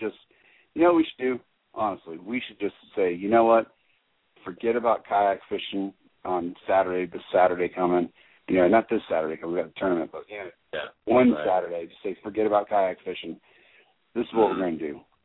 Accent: Miami, Florida, United States; from Miami

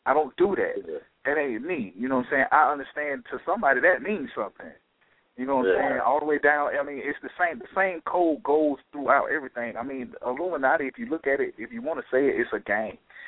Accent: South Carolina, United States; I'm from South Carolina, bro. I spend a little time out west.

